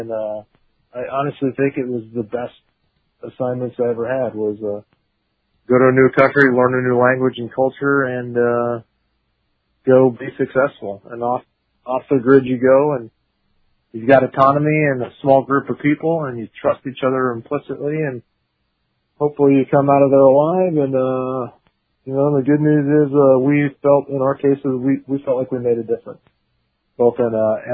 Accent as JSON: {"language": "English", "region": "Oregon", "country": "United States", "tie": "born or raised there", "said": "a kid growing up in Oregon and outdoors"}